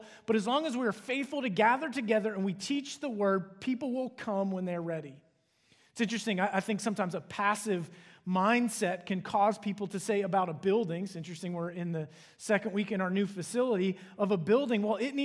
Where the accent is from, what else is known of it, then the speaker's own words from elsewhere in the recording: Cincinnati, Ohio, United States; I grew up in Cincinnati, and so if you're not exactly sure where Cincinnati is, it's in the very southwest corner of the state of Ohio.